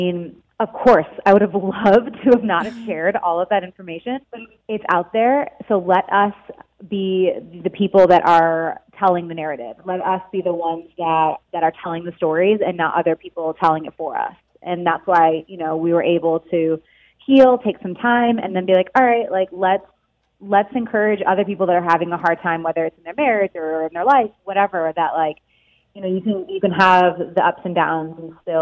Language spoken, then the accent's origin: English; Michigan, United States; the upbringing that I was raised with in Michigan, just being outside and riding my bike to my friend's house and just having more of the Midwest lifestyle.